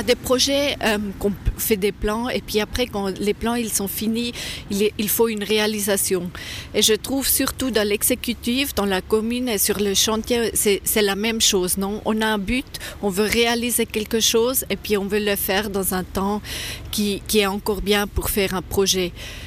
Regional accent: Zermatt, Valais, Switzerland; je viens de Zermatt, c'est aussi assez important pour moi.

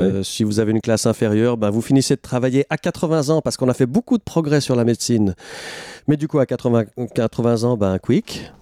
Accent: Le Locle, Neuchâtel, Switzerland; also born or lived in Les Ponts-de-Martel / Beauce, France; Moi, je suis français et suisse. Je suis du Locle et des Ponts de Martel en Suisse et de la Plaine Beauce en France.

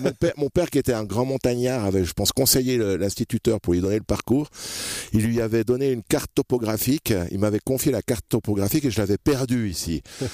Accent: Neuchâtel, Switzerland; now in Les Diablerets, Switzerland; ça fait, je crois, 13 ans que j'habite au Diablerets, que je me suis installé au Diablerets en tant que Neuchâtelois.

